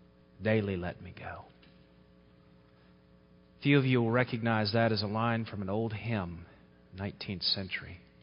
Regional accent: the South, United States; And if there's one thing growing up in the South, as a boy playing football, there's one thing you can't be, is weak.

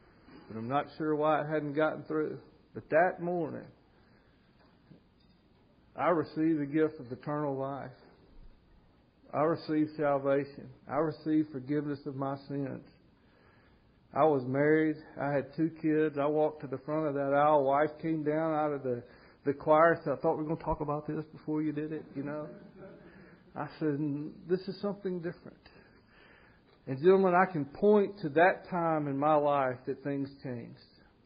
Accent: Jackson, Mississippi, United States; I grew up here in Jackson, Mississippi. I went to elementary school at Woodland Hills. I went to high school, junior high, Jackson Prep.

